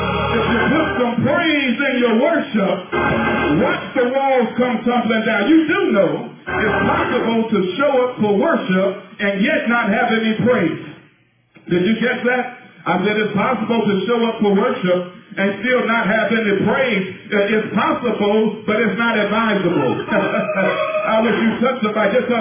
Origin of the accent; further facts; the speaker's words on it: Utah, United States; I was invited to preach in my home state, Utah.